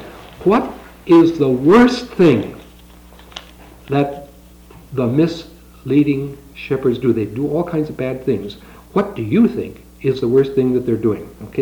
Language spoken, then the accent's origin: English; Wisconsin, United States; I come from Wisconsin, and our extended family relationship is still very strong.